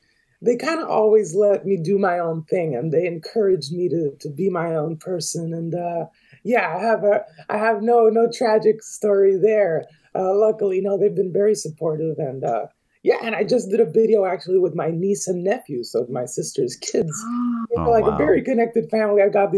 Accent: Puerto Rico; moved away; I was raised in Puerto Rico, lived there pretty much my whole life until 6 years ago, 5 years ago.

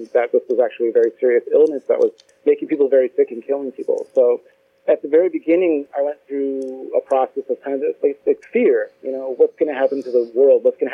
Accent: Indiana, United States; moved away; Yeah, so I grew up in the Northwest Indiana region, and I moved out to the Bay Area, California in 2012.

